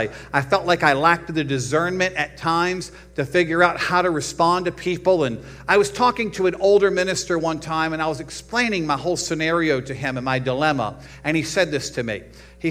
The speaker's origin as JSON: {"language": "English", "region": "Virginia", "country": "United States", "tie": "born or raised there", "said": "It was right there in Virginia, but it was out in rural Virginia."}